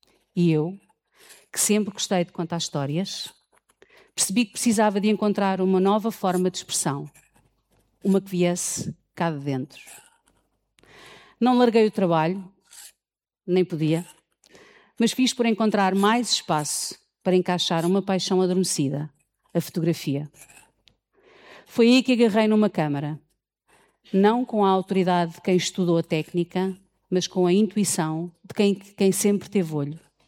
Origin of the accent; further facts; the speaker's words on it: Lisbon, Portugal; born there; Nasci em Lisboa, uma cidade linda, cheia de sol, e acolhedora.